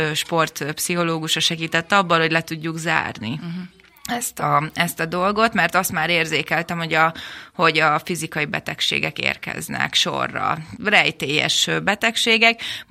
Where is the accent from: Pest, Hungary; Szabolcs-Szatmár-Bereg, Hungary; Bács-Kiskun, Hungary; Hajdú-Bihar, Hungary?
Bács-Kiskun, Hungary; Baja; also born or lived in Pécs; Vidéki vagyok, mondhatom, hogy egy lokálpatrióta, imádom Baját, Baján nőttem fel, annak ellenére, hogy Pécsett születtem, de ez csak egy kis kitérő volt a mi életünkben.